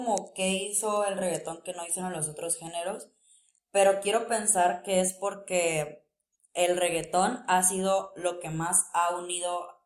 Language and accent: Spanish; Mexico; eso solo nos identifica a nosotros como mexicanos.